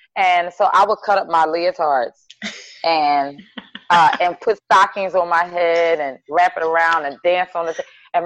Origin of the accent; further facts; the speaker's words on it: Philadelphia, Pennsylvania, United States; I'm from Philadelphia, different abandoned buildings around.